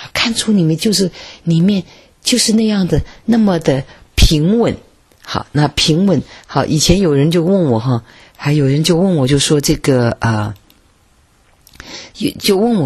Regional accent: China; 因为我们是在这个国内长大的哈

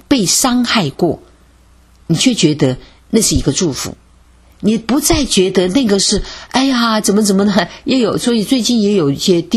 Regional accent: China; 我们中国人里面重男轻女非常严重。

